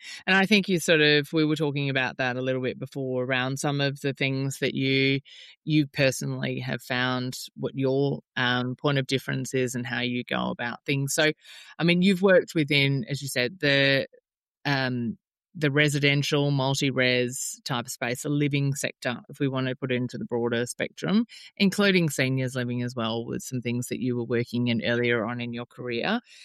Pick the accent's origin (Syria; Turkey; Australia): Australia; Melbourne, Victoria; I am from Melbourne. I have a house in Melbourne still and I live in Queensland